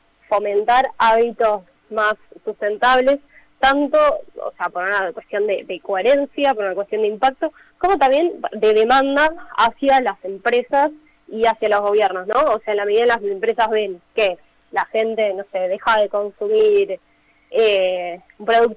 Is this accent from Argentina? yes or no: yes; Buenos Aires, Argentina; No sé, yo soy de Buenos Aires, tenemos el Riachuelo que está súper contaminado.